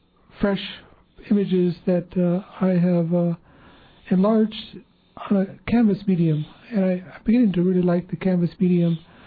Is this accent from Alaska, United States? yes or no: yes; Ketchikan, Alaska, United States; And for me, growing up in Ketchikan during the 70s, it was a tumultuous time, interesting time for the creation of wilderness areas.